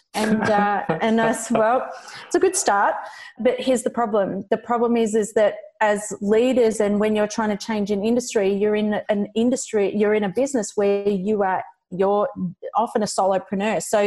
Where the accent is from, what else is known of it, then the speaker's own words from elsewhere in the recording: Australia; accent: Aussie bogan; My bogan accent, my good old Aussie bogan accent.